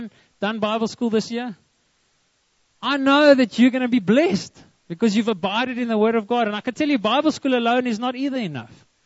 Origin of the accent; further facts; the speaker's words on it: Karoo, South Africa; So I know I come from the Karoo, and you can't get the bush out of me.